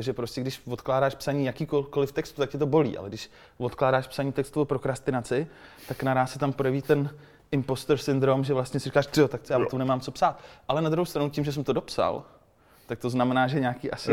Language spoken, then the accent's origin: Czech; Pardubice, Pardubice Region, Czechia; also born or lived in Brno; Já jsem původně z Pardubic, pak jsem studoval v tom Brně